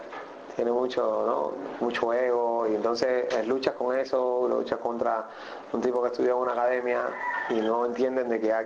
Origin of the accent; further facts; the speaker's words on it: Cuba; que somos cubanos, compadre, que nacimos aquí.